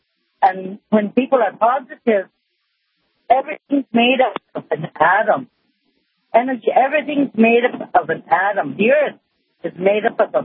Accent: United States; I'm Native American, you know, and I'm everything else.

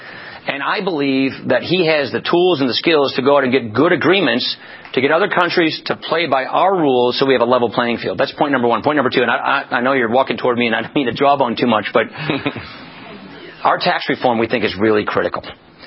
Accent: Janesville, Wisconsin, United States; Janesville, Wisconsin, and you look down, you know, the end zone, and you see a shut GM plant. The core of my hometown and the employer was General Motors, and it's now a 4 million square foot mothball.

